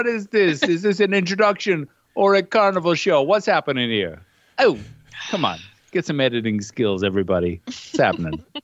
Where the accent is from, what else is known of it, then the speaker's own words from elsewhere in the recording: Newfoundland and Labrador, Canada; Hey, I am from Newfoundland. It's fine.